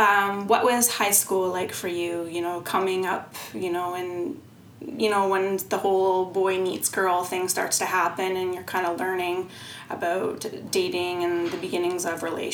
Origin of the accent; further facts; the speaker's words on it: Canada; Maybe it's just because I'm Canadian.